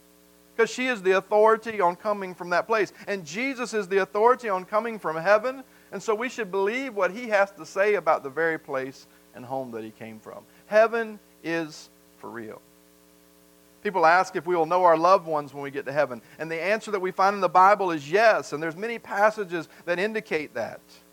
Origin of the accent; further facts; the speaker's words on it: the South, United States; I am from the South.